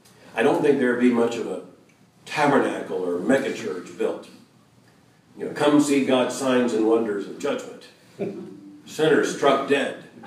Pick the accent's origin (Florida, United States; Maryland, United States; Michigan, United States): Florida, United States; I grew up in Florida, surrounded by reptiles of all variety and snakes of all stripes, colors, and rattles. And we had very deadly snakes in Florida.